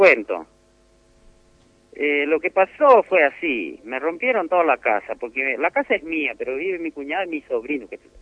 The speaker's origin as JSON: {"language": "Spanish", "country": "Argentina", "said": "como argentino tenés que ser testigo"}